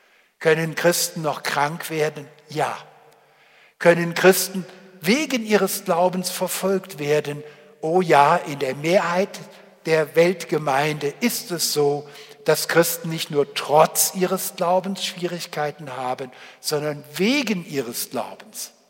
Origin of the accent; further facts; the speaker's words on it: Cologne, North Rhine-Westphalia, Germany; ich komme ja aus Köln, also in Köln in Deutschland am Rhein